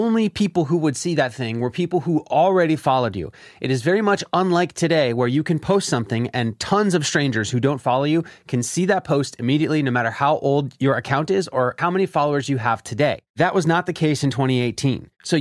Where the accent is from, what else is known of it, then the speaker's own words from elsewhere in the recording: Philadelphia, Pennsylvania, United States; I launched my first podcast about my hometown, Philadelphia.